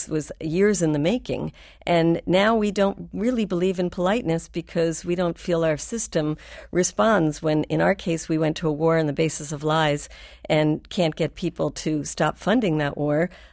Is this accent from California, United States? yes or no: yes; San Francisco, California, United States; I am from San Francisco.